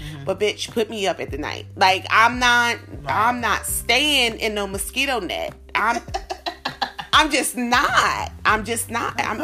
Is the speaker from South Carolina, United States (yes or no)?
yes; South Carolina, United States; I didn't even know that I'm from South Carolina. I didn't know that we had, like, this old castle on one of our islands in the Lowcountry.